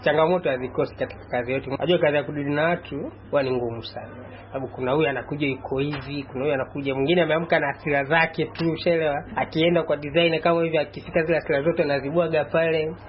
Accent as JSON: {"language": "Swahili", "country": "Tanzania", "said": "mimi ni Mtanzania"}